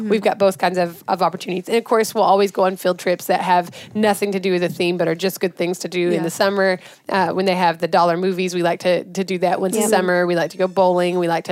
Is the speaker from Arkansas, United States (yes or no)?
yes; Arkansas, United States; Maybe they have county fairs everywhere, but we're all from Arkansas.